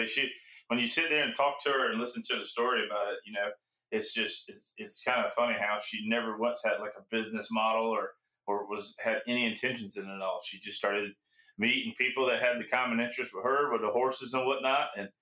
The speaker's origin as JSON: {"language": "English", "town": "St. Helena Island", "region": "South Carolina", "country": "United States", "tie": "born or raised there", "said": "I'm a Beaufort local. I grew up on St. Helen Island, actually about a mile or two from where Camelot Farms are located. I've been here my whole life."}